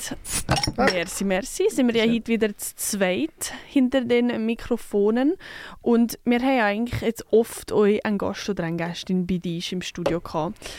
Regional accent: Valais, Switzerland; accent: Valais German; now in Bern, Switzerland; Und ich bin ja Walliserin und darum habe ich mich für Walliser-Deutsch entschieden.

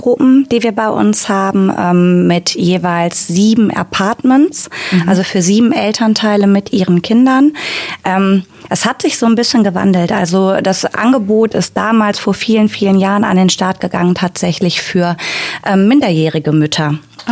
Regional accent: Wuppertal, North Rhine-Westphalia, Germany; Ich bin in Wuppertal geboren, bin hier geblieben. Ich mag diese Stadt sehr, sehr gerne. Mhm. Ich bin 41 Jahre alt

